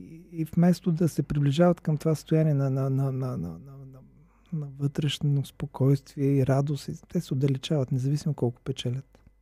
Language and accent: Bulgarian; Asenovgrad, Plovdiv Province, Bulgaria; also born or lived in Sofia; Аз съм си от Асеновград и винаги съм си обичал място, защото е много красиво, но смисъл още най-активните ми години, по-ранните, и ученето, и първите години тук преминаха предимно в София